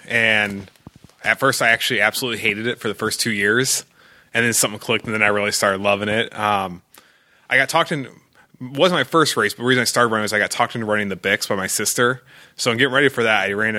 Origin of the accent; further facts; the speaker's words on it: Bettendorf, Iowa, United States; I am from the Quad Cities. I've lived here my whole life.